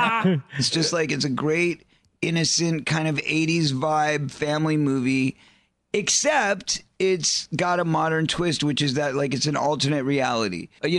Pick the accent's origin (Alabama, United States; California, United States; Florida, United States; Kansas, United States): California, United States; Los Angeles; From the Valley.